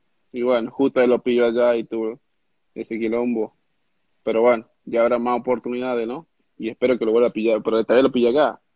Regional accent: Tucumán, Argentina; Me gustaba de chiquito y era acá en Tucumán

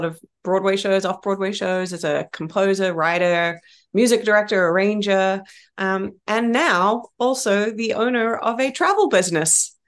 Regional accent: Australia; moved away as an adult; now in New York City, United States; Okay. Well, I grew up in Australia. I moved to the States at the age of 22 to come do my master's at NYU. I grew up a pianist, a musical theater nut.

